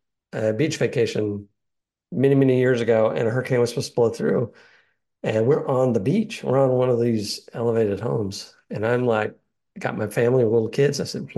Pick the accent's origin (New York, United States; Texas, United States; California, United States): Texas, United States; I grew up in South Texas. And I thought it was great when the hurricanes would blow through